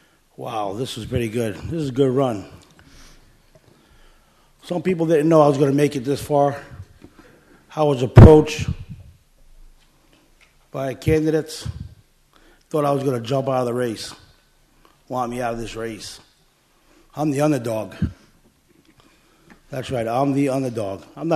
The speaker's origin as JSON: {"language": "English", "town": "Stamford", "region": "Connecticut", "country": "United States", "tie": "born or raised there", "said": "That's what people do if you're a Stamford native. I was born in Stamford Hospital. My father worked here in 1952 to 1975 and retired. I've been here all my life, going to school here and all that."}